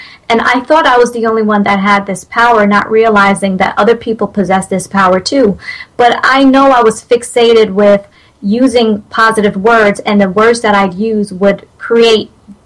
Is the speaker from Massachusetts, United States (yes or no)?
no; New Jersey, United States; also born or lived in Trinidad and Tobago; Then I moved with my family to New Jersey, which is where I grew up. Mm-hmm. And I've been in Atlanta, Georgia for the past 4 years. And so, but I'm primarily, I call myself a Jersey girl.